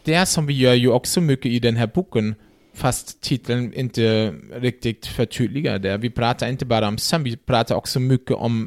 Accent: Germany; Swedish is a second language; now in Sweden; eftersom min svenska, det hörs ju, jag är från Tyskland.

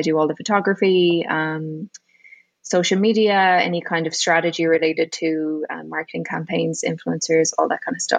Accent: Galway, Connacht, Ireland; I'm from Galway originally.

